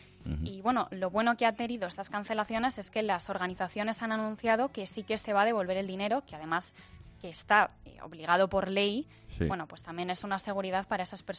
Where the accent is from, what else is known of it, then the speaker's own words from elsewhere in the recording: Madrid, Community of Madrid, Spain; yo que soy de Madrid, pues si voy, me sale más barato acampar con mis amigos